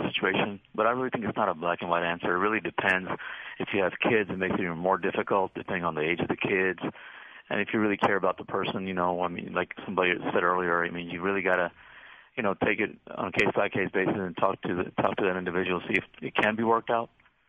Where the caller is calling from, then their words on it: Herndon, Virginia, United States